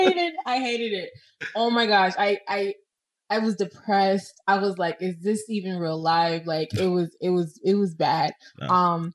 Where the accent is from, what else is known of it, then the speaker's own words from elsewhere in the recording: Pennsylvania, United States; I'm really from Pennsylvania, but, like, I've been in Florida for a long time